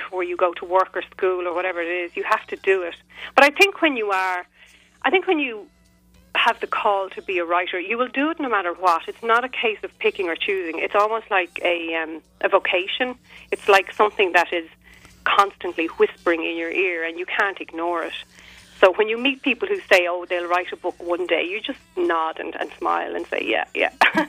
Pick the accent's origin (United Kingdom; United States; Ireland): Ireland; Dublin, Leinster; I think it may be the fact that I was brought up in Dublin